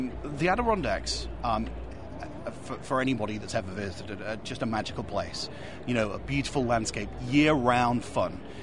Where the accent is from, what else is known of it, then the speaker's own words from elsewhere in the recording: United Kingdom; now in United States; I'm obviously British.